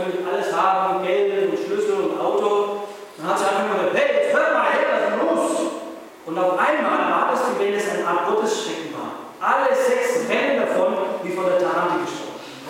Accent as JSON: {"language": "German", "country": "Germany", "said": "Da bin ich auch in Österreich ja schon ein bisschen. Ne? Wenn man hierher kommt als Deutscher, man sieht die großen, schönen Berge."}